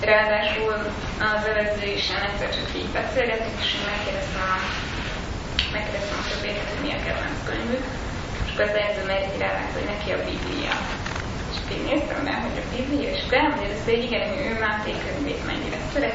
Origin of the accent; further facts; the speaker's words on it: Hungary; Tehát alapból ez már tök izgalmas volt, hogy én Magyarországról jövök, azt sem tudták, hogy hol van Magyarország.